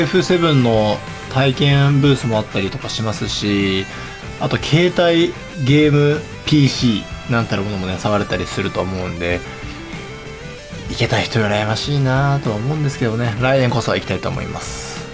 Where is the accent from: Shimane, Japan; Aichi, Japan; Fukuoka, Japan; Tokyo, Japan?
Aichi, Japan; 僕地元愛知でもね、35度を超える真夏日が連日続いててね